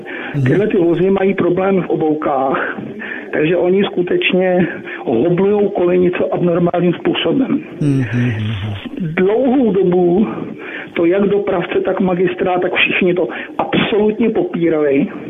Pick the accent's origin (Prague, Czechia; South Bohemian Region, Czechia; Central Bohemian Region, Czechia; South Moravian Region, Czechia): Prague, Czechia; Já jsem z Prahy.